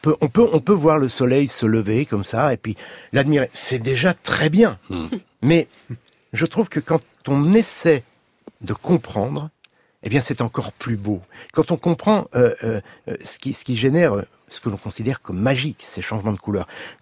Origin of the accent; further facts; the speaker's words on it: Pays de la Loire, France; je suis originaire de Vendée, que j'allais souvent en vacances au bord de la mer, dans le marais vendéen